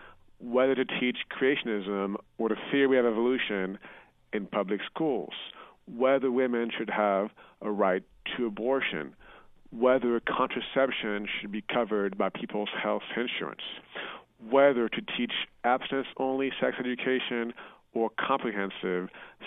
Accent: Paris, Île-de-France, France; moved away as an adult; also born or lived in Nairobi, Kenya; now in United States; after being born in Nairobi, I grew up in Paris before moving to the U.S. For college, going from Paris, France, not to Paris, Texas, but to Houston, Texas, to attend college.

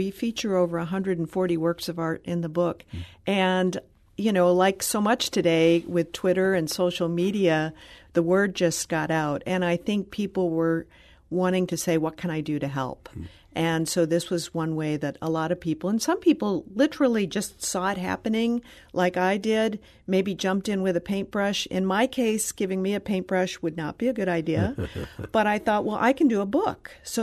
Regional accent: Ferguson, Missouri, United States; I grew up in Ferguson.

